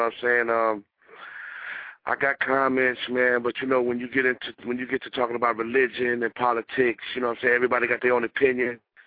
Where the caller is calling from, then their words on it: Detroit, Michigan, United States; Northern Smoke Radio from Detroit.